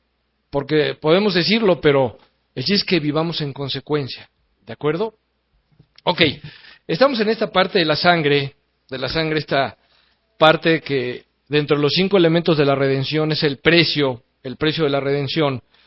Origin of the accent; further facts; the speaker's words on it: Mexico; nosotros entendemos como mexicanos